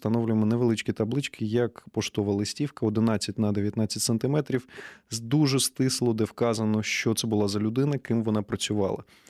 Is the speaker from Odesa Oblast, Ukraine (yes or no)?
yes; Odesa, Odesa Oblast, Ukraine; я одесит сам